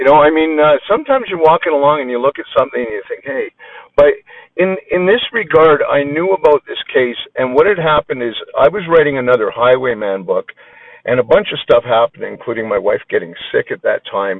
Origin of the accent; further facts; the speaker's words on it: Canada; And we're Canadian, man.